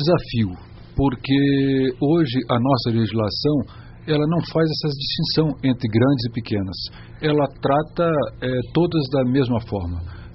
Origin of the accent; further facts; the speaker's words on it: Brasília, Federal District, Brazil; now in São Paulo, Brazil; Mesmo eu não sendo de São Paulo, eu sou de Brasília